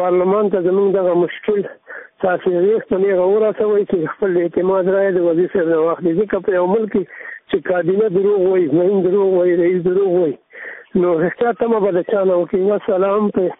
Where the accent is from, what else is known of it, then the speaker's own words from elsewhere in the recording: Laghman, Afghanistan; زه د لغمان ولایت نه یو ښوونکی